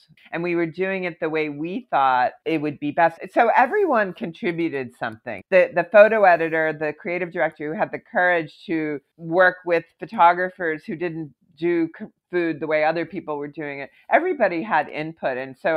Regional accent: Philadelphia, Pennsylvania, United States; also born or lived in Colorado; now in New York, United States; But I had always come to New York as a kid because I grew up in Philadelphia. And so I had a certain familiarity with it.

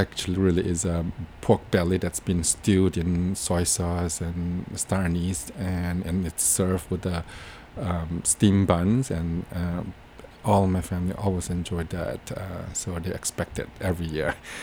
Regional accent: Singapore; I remembered when I was growing up in Singapore

